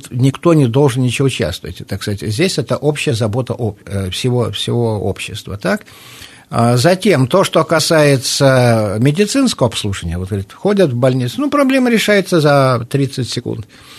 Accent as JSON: {"language": "Russian", "country": "Belarus", "said": "Я говорю, ну, я из Беларуси, мы еще не достигли такого уровня, чтобы страховые полисы"}